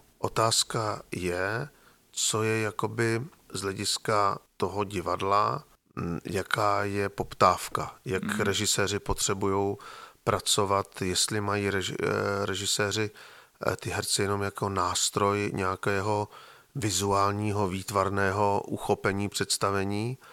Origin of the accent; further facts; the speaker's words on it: Ostrava, Moravian-Silesian Region, Czechia; accent: Ostrava dialect; jsem vyrůstal v ostravštině a takzvané moravizmy, které jsou v nás zakořeněny